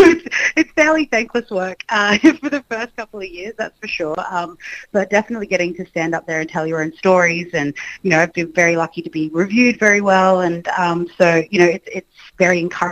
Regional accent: Brisbane, Queensland, Australia; because I'm from Brisbane

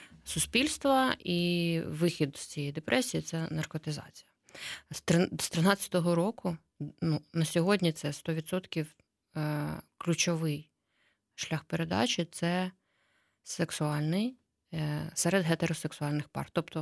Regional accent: Kyiv, Ukraine; все життя працюю в місті Києві, це моє рідне місто.

